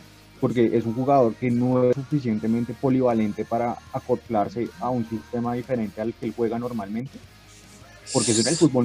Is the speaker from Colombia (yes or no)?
yes; Colombia; como colombianos queremos que le vaya bien